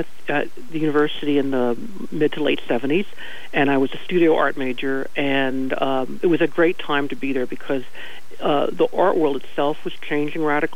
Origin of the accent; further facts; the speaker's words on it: Lafayette, Louisiana, United States; And I actually grew up in Lafayette, my hometown, and went to USL as an undergraduate and really began my whole experience in the art world there.